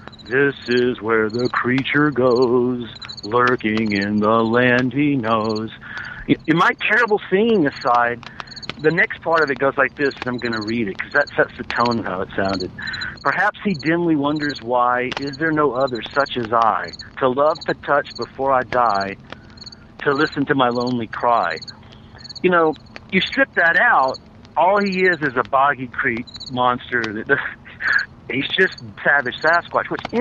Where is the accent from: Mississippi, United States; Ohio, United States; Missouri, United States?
Mississippi, United States; growing up in Mississippi, on the border states up there in that area, and in a very similar kind of dense, piney woods region, this movie to me seemed like it had been made in my hometown